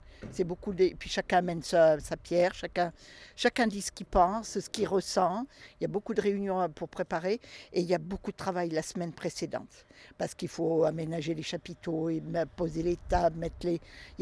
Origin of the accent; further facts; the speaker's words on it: Saint-Bonnet, France; born there; moved away as an adult; je suis bénévole. Je suis née à Saint-Bonnet, je suis partie quand je me suis mariée et je suis revenue à la retraite.